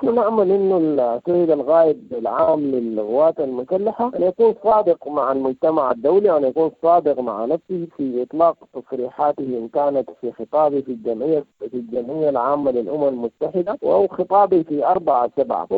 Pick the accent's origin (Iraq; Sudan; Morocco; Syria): Sudan; في بلدنا السودان